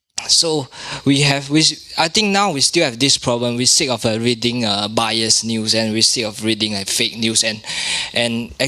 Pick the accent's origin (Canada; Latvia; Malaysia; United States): Malaysia; from Malaysia. I'm just visiting in Berlin.